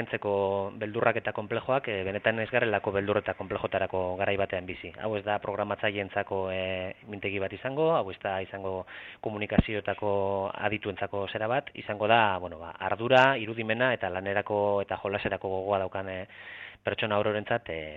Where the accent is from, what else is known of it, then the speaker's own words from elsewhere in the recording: Bilbao, Basque Country, Spain; ni bilbotarra naiz